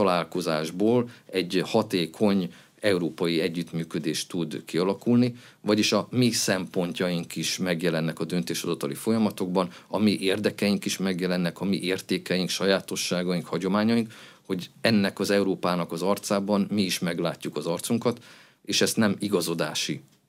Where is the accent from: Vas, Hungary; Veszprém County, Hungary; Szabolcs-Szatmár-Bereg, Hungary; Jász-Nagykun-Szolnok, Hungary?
Jász-Nagykun-Szolnok, Hungary; Szolnok; Én Szolnokon születtem, ott is nőttem föl, ezt én láttam közelről.